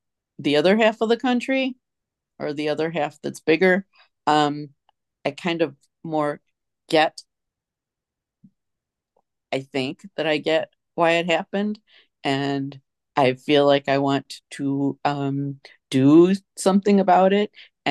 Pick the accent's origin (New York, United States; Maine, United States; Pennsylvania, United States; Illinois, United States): Illinois, United States; and even my home state of Illinois, it was close.